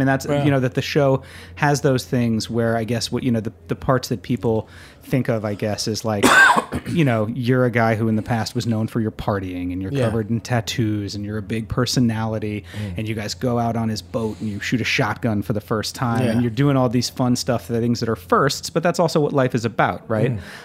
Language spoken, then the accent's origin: English; United States; I mean, in all honesty, like to me as an American, right?